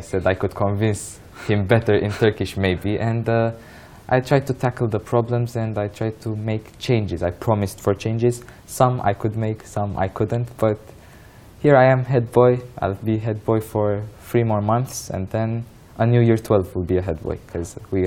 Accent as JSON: {"language": "English", "region": "Bucharest", "country": "Romania", "tie": "born or raised there", "said": "I was born in Bucharest, in Romania, Bucharest. I lived my whole life here. But I'm originally Turkish."}